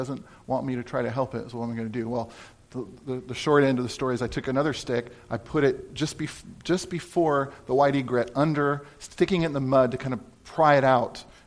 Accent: California, United States; moved away; I never remember retention ponds growing up in California.

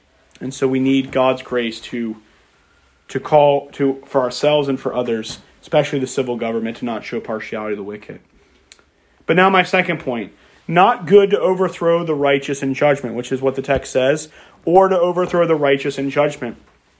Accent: United States; born there; I'm thankful I was born in America. I'm not an American basher. I'm thankful I was born in America.

